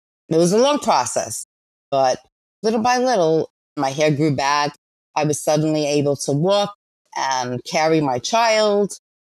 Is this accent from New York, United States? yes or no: yes; Queens, New York, United States; I grew up in Queens with my parents and my brother, who unfortunately passed away at 25. So I'm technically an only child. We grew up in Bayside.